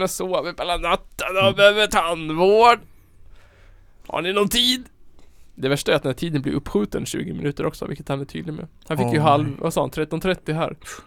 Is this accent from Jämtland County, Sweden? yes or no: no; Eslöv, Skåne, Sweden; Jag är sverigedemokrat från Eslöv.